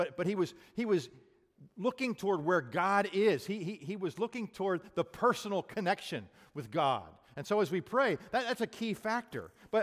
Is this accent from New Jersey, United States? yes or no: yes; New Jersey, United States; I'm from New Jersey. Do you know anything about people from New Jersey? They tend to be in your face.